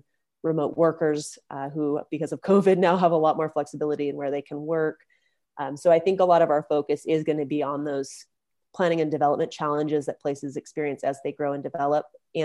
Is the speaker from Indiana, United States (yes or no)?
no; Idaho, United States; It was born originally out of work that I was doing up in North Idaho around my hometown